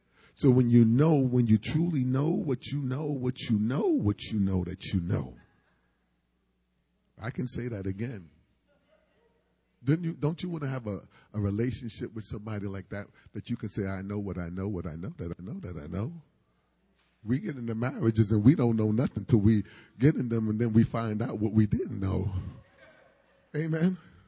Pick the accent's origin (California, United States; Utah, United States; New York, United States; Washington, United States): New York, United States; I said, you know, I'm from New York.